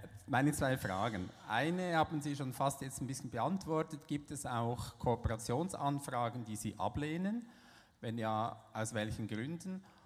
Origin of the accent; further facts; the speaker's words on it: Liestal, Basel-Landschaft, Switzerland; ich komme aus Liestal in der Schweiz.